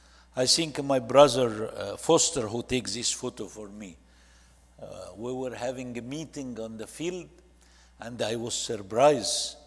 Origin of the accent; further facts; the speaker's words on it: Egypt; I'm from Egypt, and we don't call ourselves Arab. We're Egyptian.